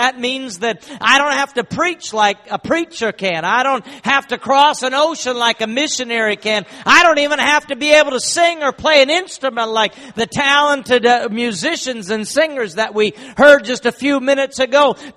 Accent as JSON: {"language": "English", "region": "Eastern Canada", "country": "Canada", "moved": "as an adult", "said": "I am from Eastern Canada, and in 1987, I left Eastern Canada and went off to Nigeria, West Africa."}